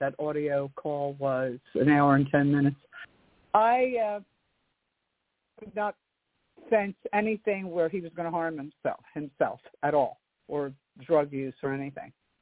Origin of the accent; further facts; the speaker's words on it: Philadelphia, Pennsylvania, United States; I'm from Philadelphia.